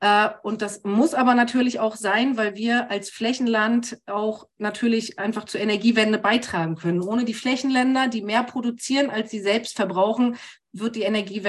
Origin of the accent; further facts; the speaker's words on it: Mecklenburg-Vorpommern, Germany; Dann habe ich mir überlegt, ich will zurück in meine Heimat nach Mecklenburg-Vorpommern, habe das gemacht, habe meine Kinder eingesackt und bin hier aufs Land.